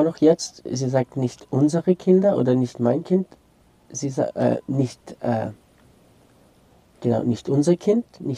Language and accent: German; Ukraine; für mich als Ukrainer